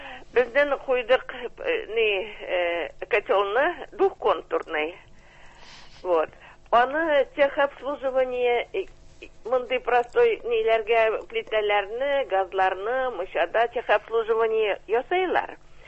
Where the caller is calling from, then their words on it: Kazan, Tatarstan, Russia; Мин Казаннан.